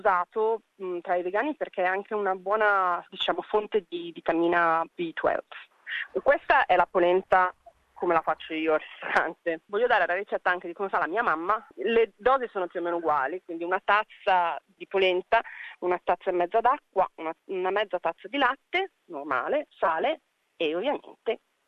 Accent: Piedmont, Italy; Però per me che sono cresciuta nel Monferrato, vicino alle Langhe, vicino a Alba, comunque ho dei ricordi bellissimi.

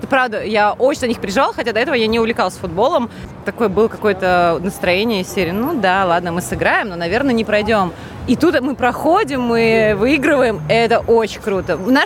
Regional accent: Moscow, Russia; Даже при том, что у меня на лице написано, что я москвичка

